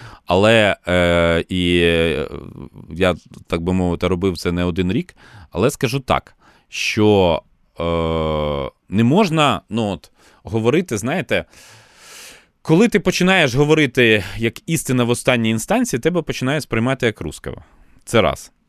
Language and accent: Ukrainian; Kyiv, Ukraine; first language Russian; Ukrainian is a second language; Я народився і виріс в російськомовній родині в Києві і закінчив школу з російською мовою викладань.